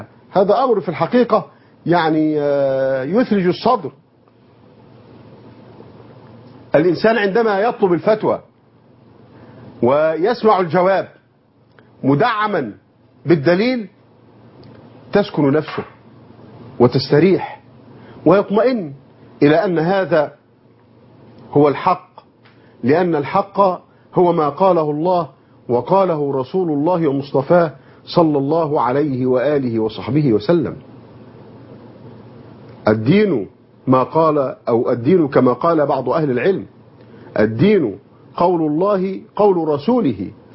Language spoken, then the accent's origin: Arabic; Egypt; بلادنا مصر